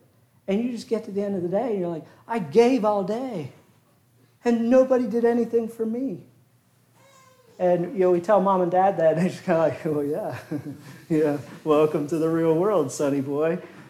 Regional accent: Pennsylvania, United States; now in Mississippi, United States; Well, I grew up in Pennsylvania, and we didn't do things like that in Pennsylvania.

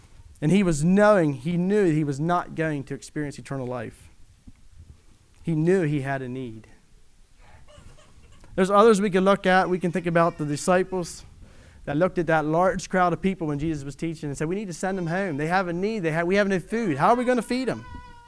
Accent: United States; born there; Thanking God I was born in America. So far a free country.

